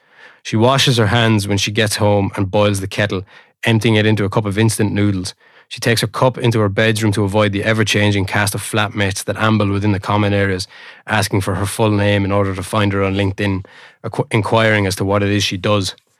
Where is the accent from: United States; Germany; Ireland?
Ireland; Leinster; accent: North Kilkenny; moved away; I've been away from North Kilkenny for a long time, but I still very much speak like I'm from North Kilkenny.